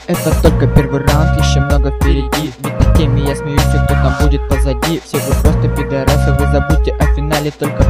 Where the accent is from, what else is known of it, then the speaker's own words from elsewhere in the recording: Novosibirsk, Novosibirsk Oblast, Russia; Я из Новосиба, и отсюда вам привет.